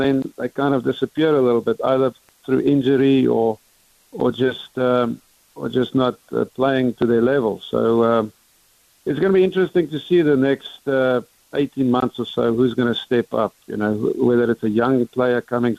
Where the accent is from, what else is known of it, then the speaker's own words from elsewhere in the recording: England, United Kingdom; moved away; growing up in England and then moving over here